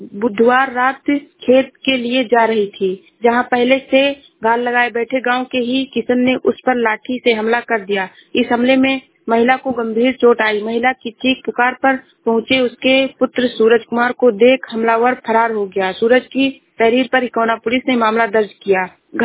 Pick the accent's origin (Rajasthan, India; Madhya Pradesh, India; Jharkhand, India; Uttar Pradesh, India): Uttar Pradesh, India; मैं जिला श्रावस्ती से हूँ।